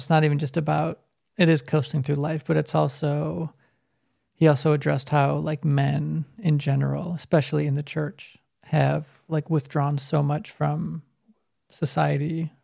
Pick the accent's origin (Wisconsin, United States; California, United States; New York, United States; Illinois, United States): Illinois, United States; Chicago; Growing up in Chicago, I love deep dish pizza.